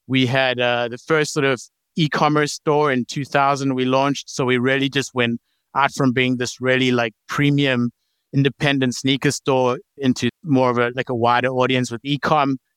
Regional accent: South Africa; I think you can hear by the, it's changing now, but the accent, I'm like originally from South Africa.

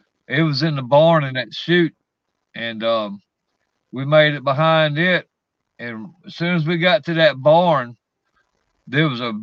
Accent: Louisiana, United States; now in Mississippi, United States; no, I'm from Louisiana, but I've been here probably over 30 years. So I guess I'm from here.

